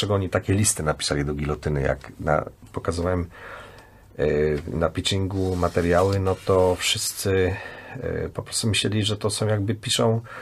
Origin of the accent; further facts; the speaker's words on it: Poznań, Greater Poland Voivodeship, Poland; born there; ja się urodziłem na Osiedlu Przyjaźni w Poznaniu